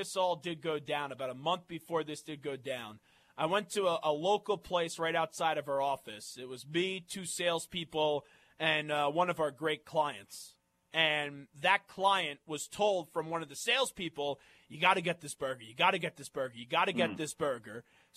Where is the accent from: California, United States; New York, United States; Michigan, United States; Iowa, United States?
New York, United States; And when you're growing up in New York, the Mets-Yankees game, Subway Series, are such a big event.